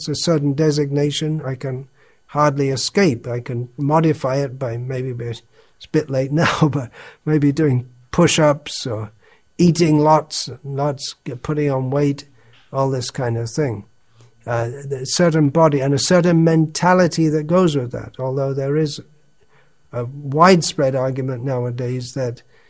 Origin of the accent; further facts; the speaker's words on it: England, United Kingdom; I am an Englishman.